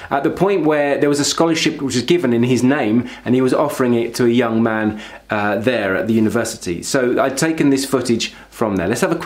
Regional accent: London, United Kingdom; accent: East London; my accent from East London doesn't always require you to finish sentences.

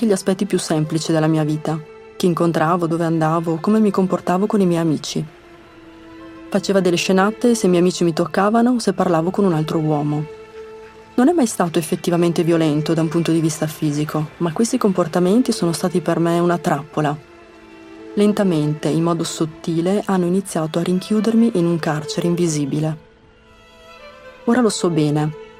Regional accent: Isola della Scala, Veneto, Italy; born there; Sono nata a Isola della Scala, in provincia di Verona.

